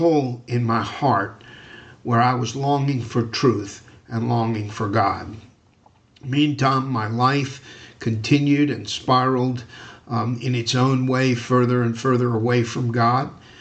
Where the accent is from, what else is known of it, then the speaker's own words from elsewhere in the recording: New Orleans, Louisiana, United States; born there; moved away as an adult; now in Saltville, United States; I am a pastor in Saltville, Virginia. It wasn't always the case. I was born in New Orleans, Louisiana. By the time I left home at 17 to go into the military